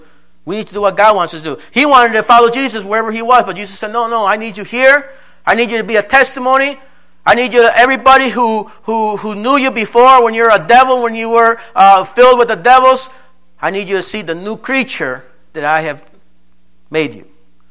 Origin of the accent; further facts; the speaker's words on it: Colombia; now in United States; And when I go back home, when I'm in Colombia, I tell the people, yeah, I'm from the States. I'm from there.